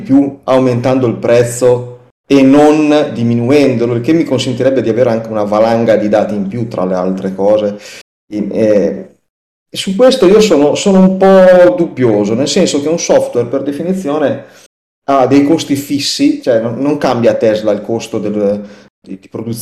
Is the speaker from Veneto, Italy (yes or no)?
no; Liguria, Italy; però sono anche ligure.